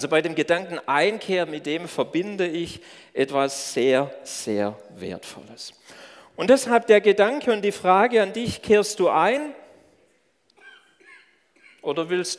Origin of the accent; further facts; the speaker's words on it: Baden-Württemberg, Germany; Wir sind ja im Stuttgarter Raum groß geworden, auf die Schwäbische Alb.